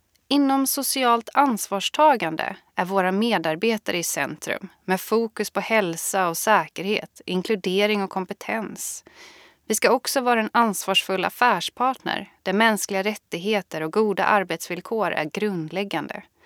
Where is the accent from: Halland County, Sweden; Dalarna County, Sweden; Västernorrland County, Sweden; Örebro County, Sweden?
Halland County, Sweden; now in Stockholm, Sweden; Jag är född och uppvuxen i Halland men bor och arbetar numera i Stockholm.